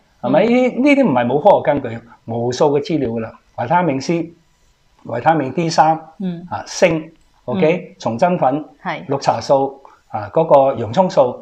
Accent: Hong Kong; 点解我哋香港人点解唔会做呢

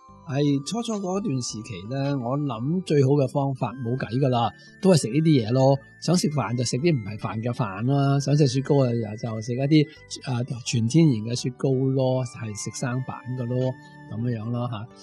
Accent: Hong Kong; 系即系我哋香港人会真系觉得好惭愧嘅

